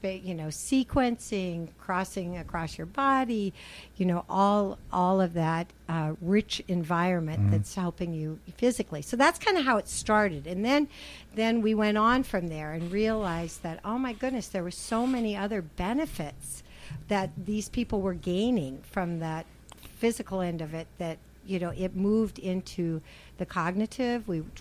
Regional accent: Seattle, Washington, United States; No, I'm from Seattle.

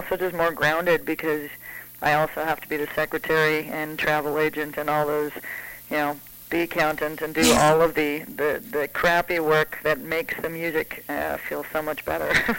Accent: Canada; I'm Canadian and Canadians are raised to think of the world as like an international mosaic and not a melting pot

